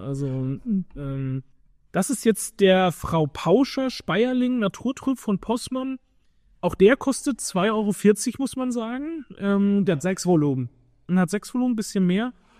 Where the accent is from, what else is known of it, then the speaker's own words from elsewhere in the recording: Hesse, Germany; born there; Ich komme zwar schon auch gebürtig aus der Ecke, wo man auch Apfelwein trinkt, aber es war bei uns nie das ganz große Thema. Und wenn wir in Hessen unterwegs waren, auf Festen und so weiter